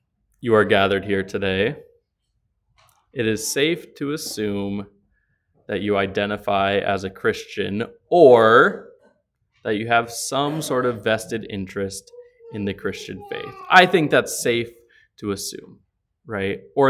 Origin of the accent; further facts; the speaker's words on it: Midwest, United States; Now, like many of you, I am from the Midwest, so I know all about Midwest nice.